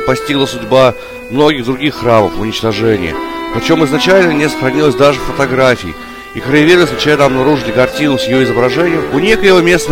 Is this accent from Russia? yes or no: yes; Nakhabino, Moscow Oblast, Russia; о даровавшем мне жизнь в моем родном городке, поселке Нахабино, совсем недалеко от Москвы.